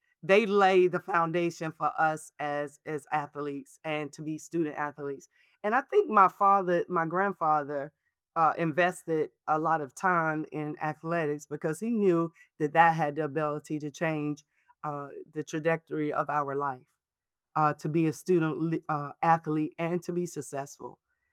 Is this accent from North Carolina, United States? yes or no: yes; Greensboro, North Carolina, United States; I come from a very large family. I'm from Greensboro, North Carolina.